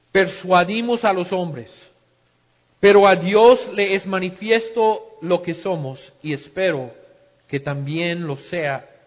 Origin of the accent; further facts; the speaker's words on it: United States; en el colegio de Columbine, en el estado de Colorado, en mi país